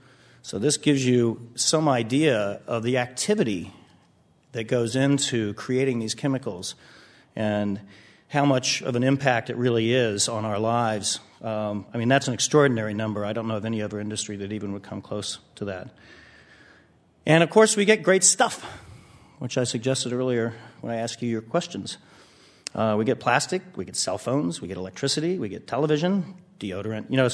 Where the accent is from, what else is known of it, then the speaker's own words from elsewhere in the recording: Kansas, United States; even through my childhood growing up in Kansas